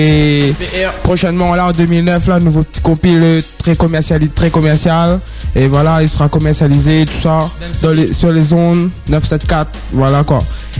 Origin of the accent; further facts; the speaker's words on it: Saint-Denis, Réunion; directement du Chaudron City, 97490.